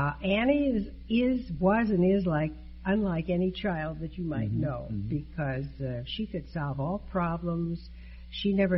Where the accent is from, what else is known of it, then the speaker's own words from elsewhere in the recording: Chicago, Illinois, United States; Born and raised in Chicago.